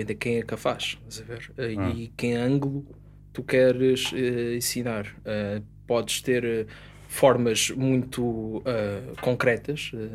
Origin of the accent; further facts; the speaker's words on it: Vialonga, Lisbon, Portugal; venho de Via Longa